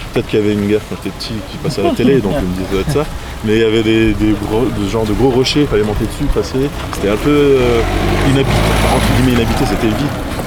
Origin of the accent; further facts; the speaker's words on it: Strasbourg, Grand Est, France; born there; Je suis né à Haute-Pierre.